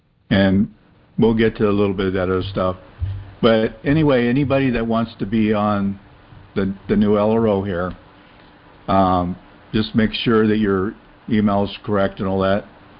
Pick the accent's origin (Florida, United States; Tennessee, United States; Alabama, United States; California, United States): California, United States; born there; I was born in California, so you put Californian.